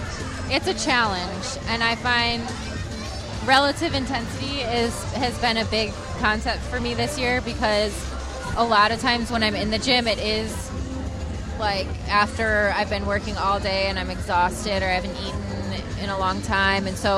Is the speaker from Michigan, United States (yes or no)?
yes; Michigan, United States; Well, I grew up skiing in Michigan, so there's a lot of small hills